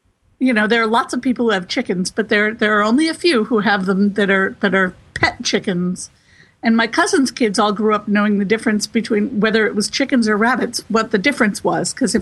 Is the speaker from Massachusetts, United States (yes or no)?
yes; Massachusetts, United States; I grew up in South Central Massachusetts, so right close to the Rhode Island border